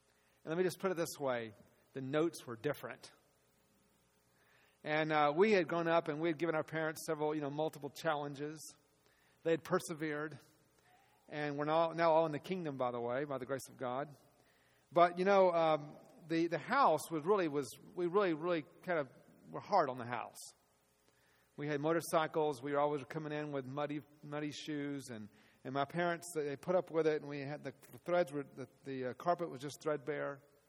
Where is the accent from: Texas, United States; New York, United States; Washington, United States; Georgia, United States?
Georgia, United States; Atlanta; I grew up in Atlanta, Georgia, and I am the youngest of three boys.